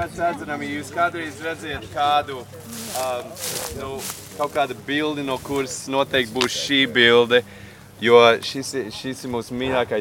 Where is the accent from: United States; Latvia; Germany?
United States; Chicago, Illinois; Es nezinu, es īstenībā esmu no Čikāgas.